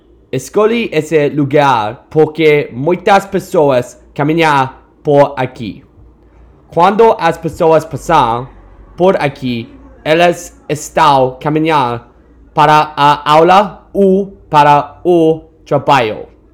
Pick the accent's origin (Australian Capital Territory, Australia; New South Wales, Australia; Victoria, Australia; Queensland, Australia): New South Wales, Australia; Sydney; now in New Haven, United States; I'm studying economics at Yale. I'm from Sydney, Australia, but live in New Haven.